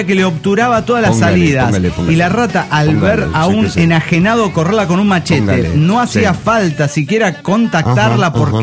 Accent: Tarija, Bolivia; Soy el cachorro de Tarija, Bolivia.

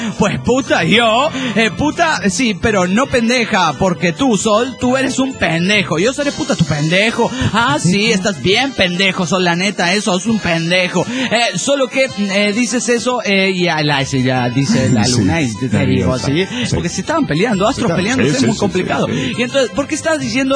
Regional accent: Turmero, Aragua, Venezuela; de Turmero, Venezuela.

